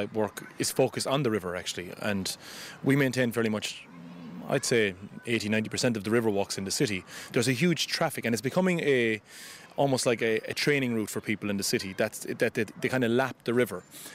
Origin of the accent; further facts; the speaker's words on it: Limerick, County Limerick, Ireland; as someone who was born and raised in Limerick and then lived away